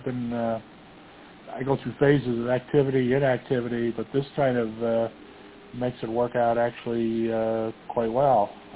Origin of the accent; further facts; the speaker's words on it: Boonville, New York, United States; now in Hudson Valley, United States; I grew up there. Been away from there since, I left there in 77. So I've been in the Hudson Valley ever since.